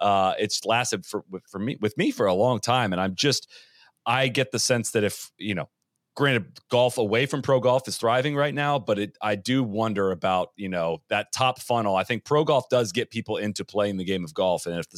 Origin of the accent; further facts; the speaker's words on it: Dublin, Ohio, United States; if I grew up in Dublin, Ohio, if I didn't have the Memorial Tournament 5 minutes from my house